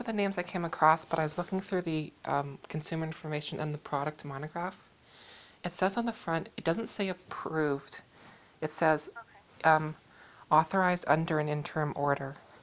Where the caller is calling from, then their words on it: Fort St. John, British Columbia, Canada; I'm calling from Fort St. John in BC.